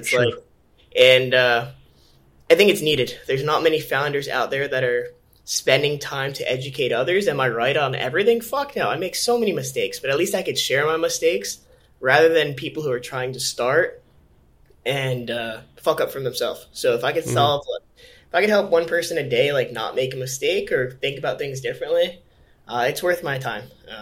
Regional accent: Connecticut, United States; I grew up in Connecticut on a farm. There's no venture capital. There's no Shopify. There's one gas station and a chicken nugget restaurant

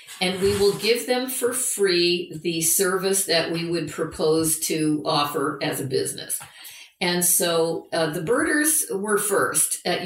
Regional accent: California, United States; I mean, I'm from the California tree hugging, you know, background.

